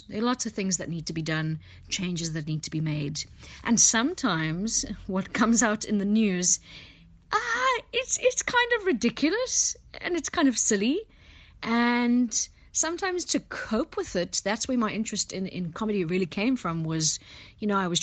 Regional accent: Cape Town, Western Cape, South Africa; I grew up in Cape Town. I was actually born around the corner from Red Cross in Sabron Park. Grew up in Cape Town, lived in the Eastern Cape for a little bit, came back

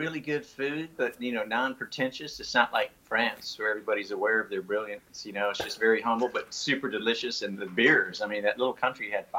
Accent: Dallas, Texas, United States; moved away as an adult; also born or lived in San Diego; Yeah, I grew up in Dallas, Texas.

